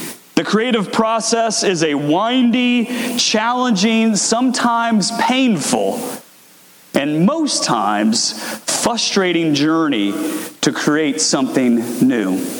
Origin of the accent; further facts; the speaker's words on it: Virginia, United States; my family and I take a trip back to my home state of Virginia to see my parents and my siblings.